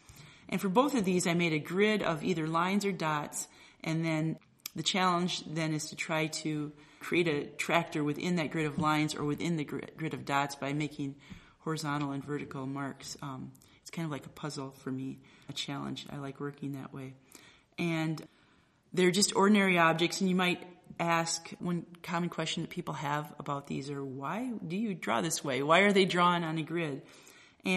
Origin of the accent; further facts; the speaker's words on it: Waterloo, Iowa, United States; We're both originally from Iowa. She loves tractors. Like I said, I grew up near Waterloo, Iowa, and my dad and my uncles actually worked at the John Deere factory.